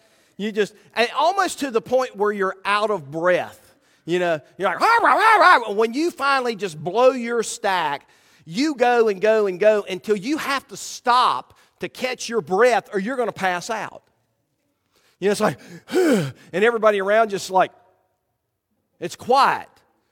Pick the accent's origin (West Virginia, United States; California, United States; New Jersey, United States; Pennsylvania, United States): West Virginia, United States; I grew up in West Virginia, and that is the West Virginia state flower, and that one is letting me down.